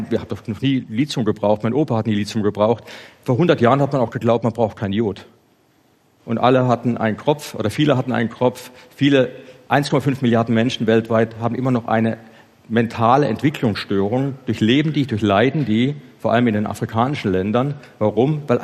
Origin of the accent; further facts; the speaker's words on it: Baden-Württemberg, Germany; Auch bei uns im Schwarzwald ist ein Jodmangel.